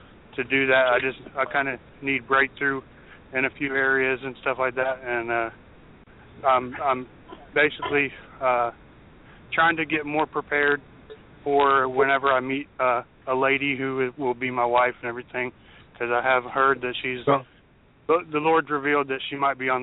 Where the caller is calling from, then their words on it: Georgia, United States; I'm calling from Georgia.